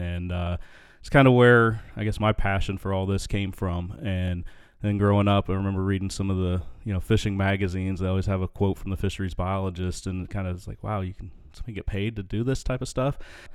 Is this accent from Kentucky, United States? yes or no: yes; Kentucky, United States; Yes, I grew up in Western Kentucky, right on Kentucky Lake in that area, and grew up fishing a lot. I was out on the lake by myself in my own boat since I was 10.